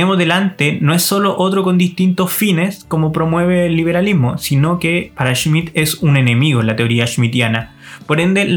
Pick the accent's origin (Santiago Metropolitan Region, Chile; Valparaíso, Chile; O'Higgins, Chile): Santiago Metropolitan Region, Chile; Santiago; para los que somos santiaguinos y todos los chilenos en general